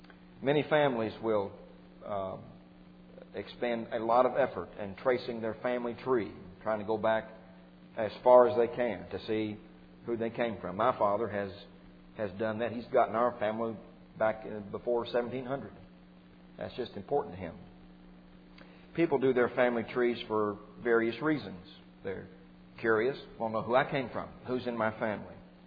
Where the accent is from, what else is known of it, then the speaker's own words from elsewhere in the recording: Kentucky, United States; Where I come from Kentucky. And horses are champions up there.